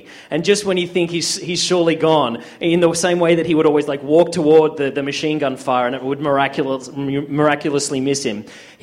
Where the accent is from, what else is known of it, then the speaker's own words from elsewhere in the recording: Australia; I'm Australian. It's all a different language.